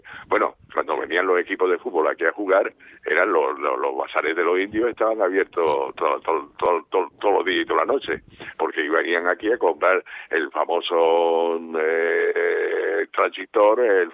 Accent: Canary Islands, Spain; en el caso de Canarias, ha sido históricamente porque los canarios hemos hecho eso.

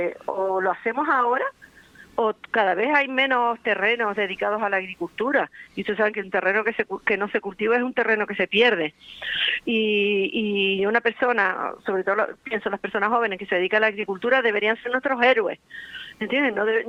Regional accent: Venezuela; born there; Yo nací en Venezuela y me encanta una arepa

